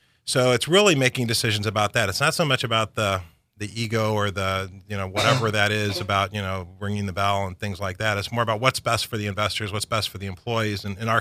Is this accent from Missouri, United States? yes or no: yes; St. Louis, Missouri, United States; now in San Diego, United States; Well, I mean, I grew up in St. Louis, as we talked about, before the show.